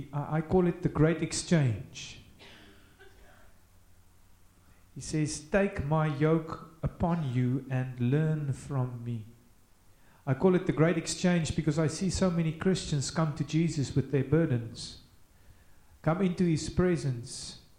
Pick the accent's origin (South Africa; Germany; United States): South Africa; Hermanus, Western Cape; I come from Hermanus. We have grass there and big fish called whales.